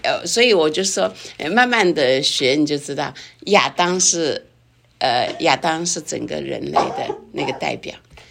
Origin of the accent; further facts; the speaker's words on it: China; moved away as an adult; now in United States; 那特别我们从中国飘到美国来，我们像我很年轻就过来，20几岁就过来，那个时候觉得说啊，我的老家在中国啊